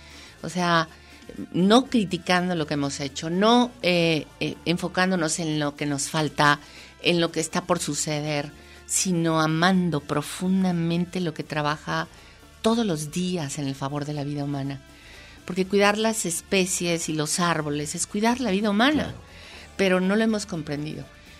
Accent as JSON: {"language": "Spanish", "town": "Puerto Vallarta", "region": "Jalisco", "country": "Mexico", "tie": "born or raised there", "said": "Yo crecí en Puerto Vallarta, nací en Puerto Vallarta. Mi tatarabuelo fue el fundador de Puerto Vallarta."}